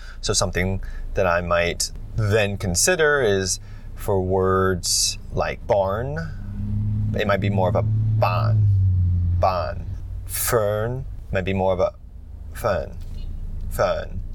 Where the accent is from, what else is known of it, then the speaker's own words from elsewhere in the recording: Toronto, Ontario, Canada; now in Vancouver, Canada; at least for my accent, born and raised in Toronto, Ontario, moved to Vancouver, my vowels aren't as exaggerated